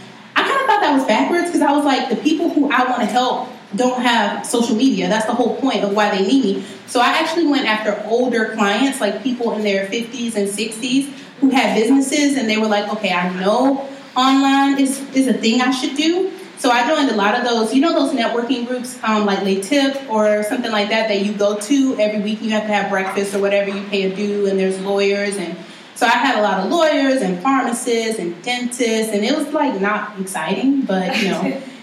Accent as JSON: {"language": "English", "region": "South Carolina", "country": "United States", "said": "And, yeah, I'm from South Carolina. I am extremely Southern, extremely country."}